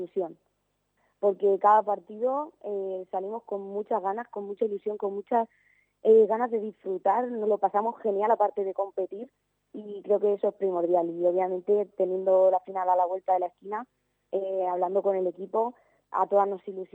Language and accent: Spanish; Santa Cruz de Mudela, Castilla-La Mancha, Spain; Vengo de Santa Cruz de Mudela, Ciudad Real.